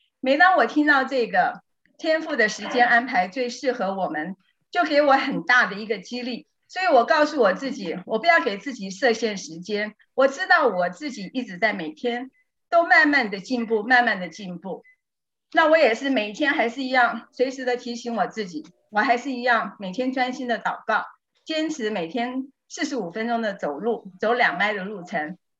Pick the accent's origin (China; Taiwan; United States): United States; Orlando, Florida; 我来自佛罗里达州奥兰多